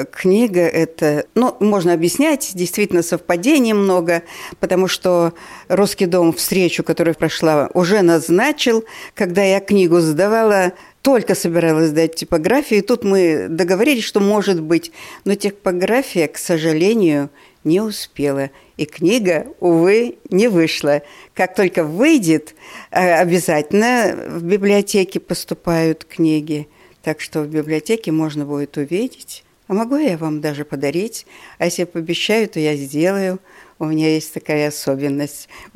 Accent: Siberia, Russia; now in Daugavpils, Latvia; я сибирячка, родилась в предгорьях Саян, и мы с Сильвой учились в одной маленькой деревенской школе

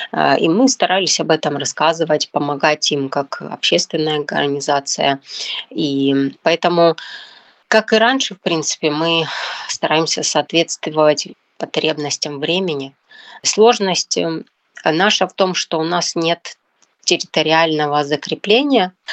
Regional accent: Kostiantynivka, Donetsk Oblast, Ukraine; born there; also born or lived in Bakhmut; Я жила в Бахмуте с 2003 года, я не коренная бахмутчанка. Я родилась в Константиновке, это город недалеко, за 30 километров от Бахмута. И после обучения приехала туда работать

